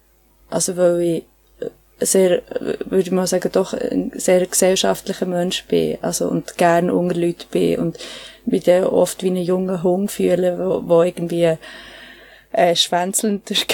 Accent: Bern, Switzerland; accent: Swiss German; Und dann bin ich zurück ins Emmental und habe in Bern ein Jahr eine Schule gemacht und bin dann mit 17 auf Biel gezogen.

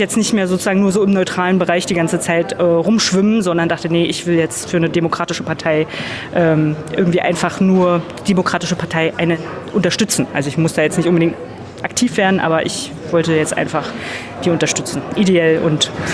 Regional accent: Falkensee, Brandenburg, Germany; weil ich bin ursprünglich aus Falkensee, also ein Kind der DDR.

